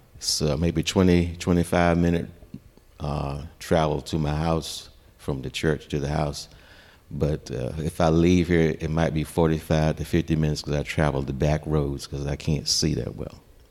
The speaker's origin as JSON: {"language": "English", "town": "Roanoke", "region": "Virginia", "country": "United States", "tie": "born or raised there", "said": "it was my hometown of Roanoke, Virginia. And I saw all the places that I used to have fun in, and the places that I remembered."}